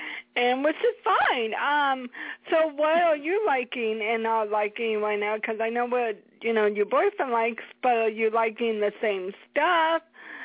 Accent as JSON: {"language": "English", "town": "Seattle", "region": "Washington", "country": "United States", "said": "That is crazy when you say Another World, because I'm from Seattle, and they did not have Another World here for, like, 5 years"}